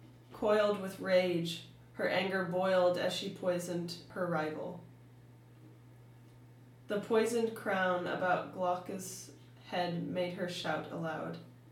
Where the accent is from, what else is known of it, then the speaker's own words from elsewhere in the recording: France; accent: American; also born or lived in Massachusetts; I was born in Massachusetts, and when I was very young, moved to France. I grew up with European parents, my mother being Irish and my father being French, so I was heavily influenced by two European accents as well as the American accent